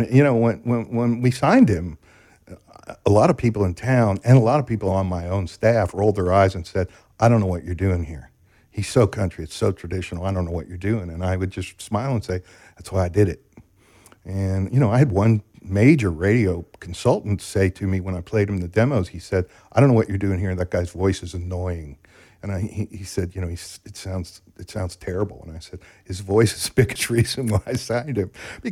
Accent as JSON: {"language": "English", "region": "Ohio", "country": "United States", "said": "I'm a guy from Ohio. That is all I am."}